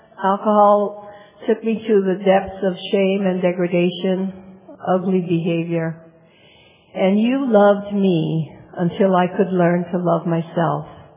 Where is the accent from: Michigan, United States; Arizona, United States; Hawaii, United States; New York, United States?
Hawaii, United States; I'm an alcoholic. And I'm a local kiddo, born and raised in Hawaii.